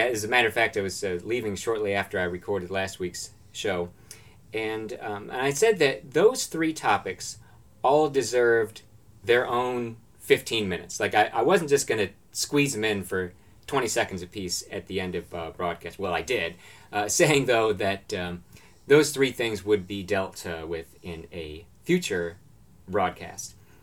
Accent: Binghamton, New York, United States; I always tell people, like, oh yeah, I'm from Binghamton, New York. It's on Route 81.

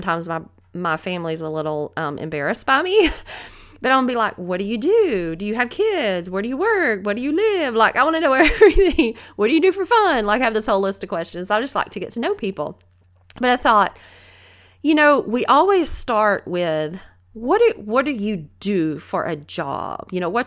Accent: the South, United States; accent: Southern; like my Southern accent, especially when I listen back to my podcast.

